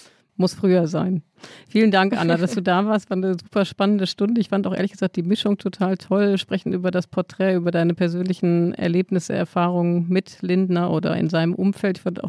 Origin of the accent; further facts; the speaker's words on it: Hamm, North Rhine-Westphalia, Germany; Ich komme auch aus der Ecke vom Ruhrgebiet, aus Hamm. Wir sagen einfach Tschüss im Ruhrgebiet.